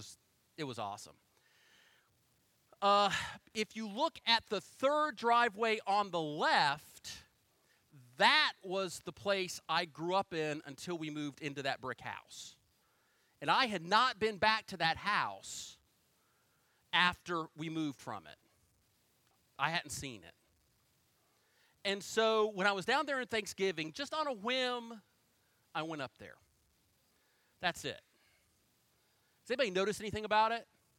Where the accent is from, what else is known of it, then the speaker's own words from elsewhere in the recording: Collegedale, Tennessee, United States; Southern Adventist University, ensconced in the heart, of Collegedale, Tennessee, my hometown, the holy city.